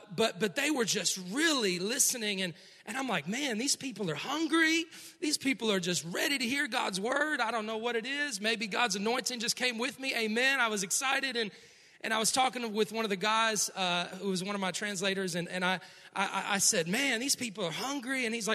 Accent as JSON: {"language": "English", "town": "Cleveland", "region": "Ohio", "country": "United States", "tie": "born or raised there", "said": "If you didn't know, I grew up in Cleveland, Ohio."}